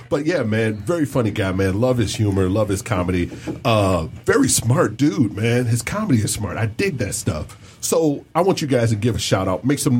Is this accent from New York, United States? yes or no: no; Pontiac, Michigan, United States; She is the office manager over at the Crowfoot in Pontiac, my hometown.